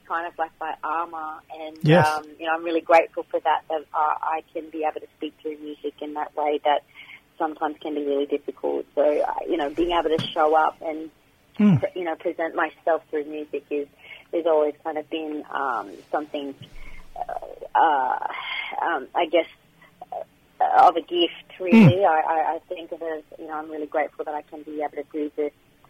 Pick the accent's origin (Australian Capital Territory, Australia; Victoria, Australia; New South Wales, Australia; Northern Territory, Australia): Northern Territory, Australia; a proud Kukunyalanji and Wakaman woman. I originate, obviously, born and bred in the Northern Territory. In the Northern Territory on Ngarrikia Nation land. So that's where all my family reside. But North Queensland is where all my blood is as well.